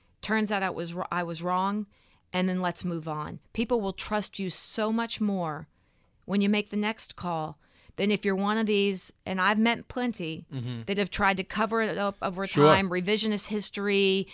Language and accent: English; Texas, United States; It's that I was raised in the South, in Texas, and there's this sense of perpetual optimism.